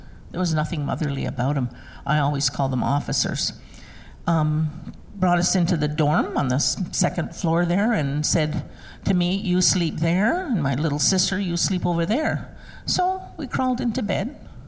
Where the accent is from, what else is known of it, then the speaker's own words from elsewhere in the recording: Six Nations, Ontario, Canada; born there; I was born on Six Nations in Oswegan to a Mohawk dad and a non-Native mother. And we had a very happy life.